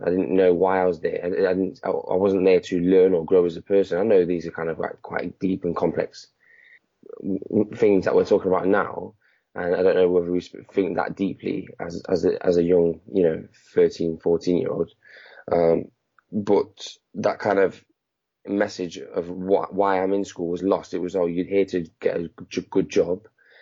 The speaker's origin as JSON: {"language": "English", "town": "Nottingham", "region": "East Midlands", "country": "United Kingdom", "said": "So I'm from the Nottingham area. Currently, I'm 24 years old now."}